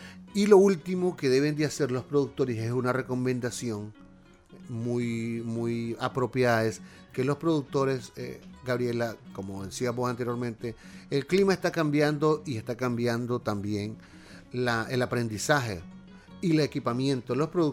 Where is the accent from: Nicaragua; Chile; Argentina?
Nicaragua; Masatepe, Masaya; Yo soy de Mazatepe, del municipio de Mazatepe.